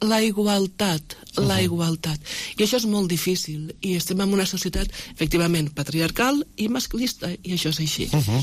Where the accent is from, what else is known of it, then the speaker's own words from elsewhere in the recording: Vilanova de Bellpuig, Catalonia, Spain; born there; Jo vaig néixer en un poble petit de la Plana d'Urcella, Vilanova de Bellpuig.